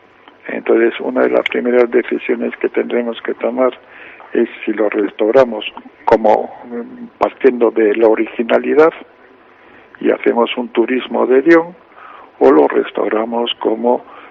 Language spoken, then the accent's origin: Spanish; Galicia, Spain; como gallegos